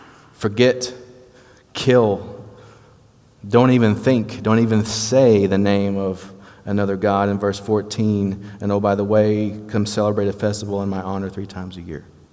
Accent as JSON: {"language": "English", "region": "the South", "country": "United States", "accent": "Southern", "said": "It's probably not pronounced in my southern accent"}